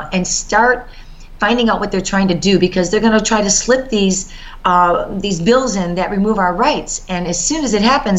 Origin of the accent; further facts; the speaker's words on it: Michigan, United States; I'm from Michigan, Patrick, and I helped to form a group called Michigan for Vaccine Choice back in 1995.